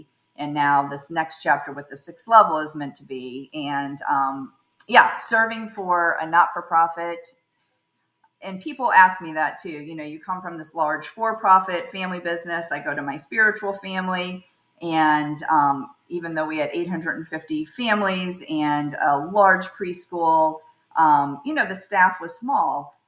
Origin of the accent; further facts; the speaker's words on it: Cuba, Missouri, United States; because obviously I grew up in Cuba, Missouri, so we had to drive into Creve Coeur in order to, you know, be connected to our synagogue